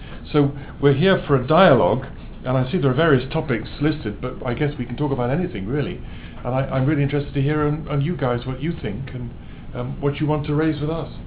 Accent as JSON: {"language": "English", "country": "United Kingdom", "said": "I'm a British Liberal member of the European Parliament."}